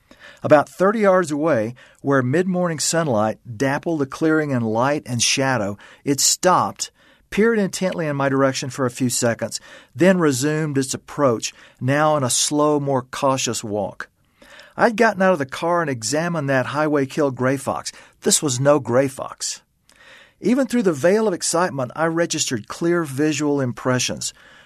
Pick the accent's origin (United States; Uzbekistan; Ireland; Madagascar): United States; Louisiana; I was intrigued by whatever predators might be around where I was growing up in Louisiana.